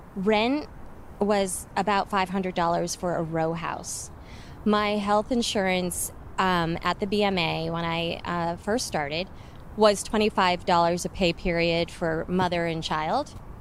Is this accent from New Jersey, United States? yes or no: no; Maine, United States; I have a degree in art history, a bachelor's degree, and I came from Maine